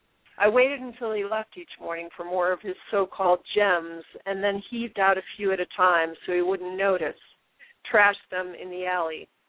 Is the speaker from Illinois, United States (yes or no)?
yes; Chicago, Illinois, United States; Yeah, I grew up in Rogers Park, which is like in Chicago. It was like a working class neighborhood, but it was a lot of Catholic families